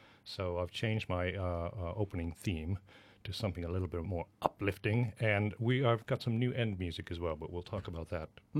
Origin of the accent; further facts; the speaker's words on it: Camberwell, London, United Kingdom; I'm from Camberwell.